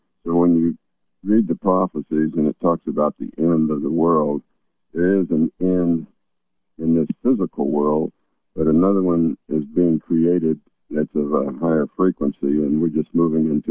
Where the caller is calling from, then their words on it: Virginia, United States; in Virginia.